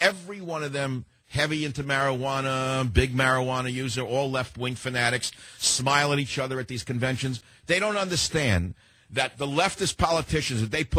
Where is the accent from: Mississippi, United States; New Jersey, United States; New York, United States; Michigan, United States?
New York, United States; Bronx; Like growing up in the Bronx, the tragedy of my family, the weight, the pain, the crying, the sadness.